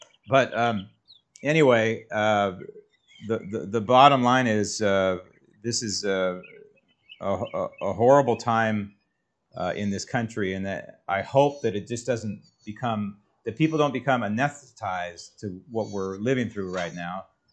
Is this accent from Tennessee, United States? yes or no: no; San Francisco, California, United States; I grew up in San Francisco, but I have no clue.